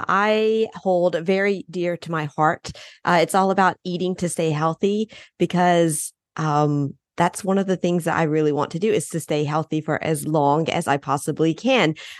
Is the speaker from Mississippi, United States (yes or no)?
yes; Mississippi, United States; now in Grenoble, France; So I'm originally born and raised in Mississippi, ate a lot of fried foods, McDonald's, things like that when I was growing up. But then 19 years ago, I moved to Grenoble in France.